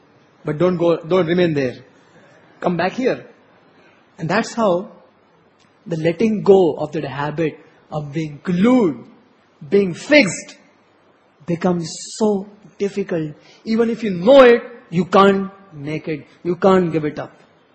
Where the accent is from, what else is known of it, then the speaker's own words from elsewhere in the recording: India; I'm a patriotic, I'm an Indian, I'm a very, very loyal citizen of this nation.